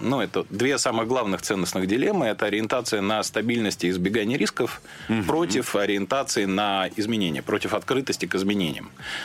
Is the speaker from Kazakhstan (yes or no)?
no; Russia; потому что я человек русский, россиянин, да, я, собственно, переживаю за свою страну